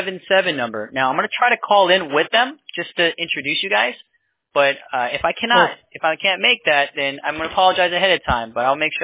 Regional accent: New York, United States; I used to live in, I was born in the Bronx, New York. And we lived in Brooklyn, Queens.

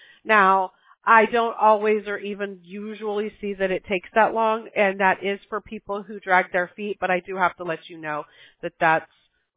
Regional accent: the South, United States; born there; I was born in the Bible Belt, so you're preaching to the choir here.

